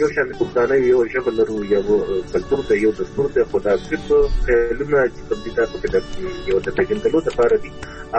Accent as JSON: {"language": "Pashto", "town": "Swat", "region": "Khyber Pakhtunkhwa", "country": "Pakistan", "lives_now": "Saudi Arabia", "said": "زه د سوات اوسیدونکی یم، د خیبر پښتونخوا د تحصیل بټه ده، قوم باندې شمخیل پښتون یم."}